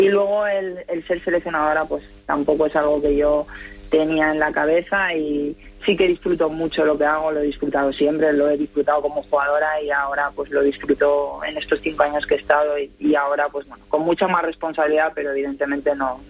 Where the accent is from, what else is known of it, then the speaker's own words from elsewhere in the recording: Asturias, Spain; justamente ahora estoy en Asturias, que yo soy de aquí, de Asturias